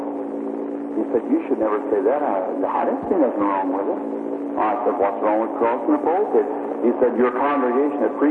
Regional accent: United States; born there; And I'm an American. I was born here in America.

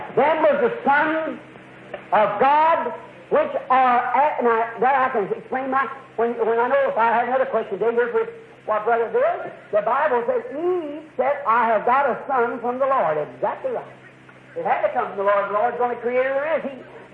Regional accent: United States; Well, we've got people in this country that I'm an American. You know I am.

